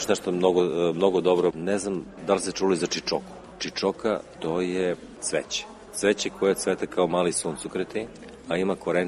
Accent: Niš, Southern and Eastern Serbia, Serbia; Ja vučem poreklo sa Juga Srbije, iz Niša sam. Deda i baba od oca su iz Pirota. Dakle, imam tu semku u Pirotjansku.

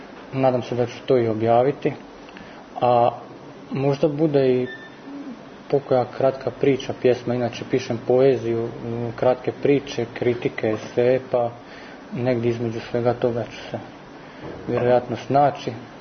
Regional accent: Vinkovci, Vukovar-Srijem County, Croatia; iako ja sam iz Vinkovaca i to je vrlo blizu granice, 15 km

